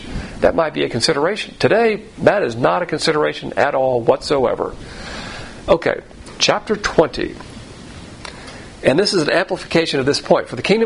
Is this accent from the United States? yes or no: yes; the South, United States; I'm from the South, so I like to use the plantations.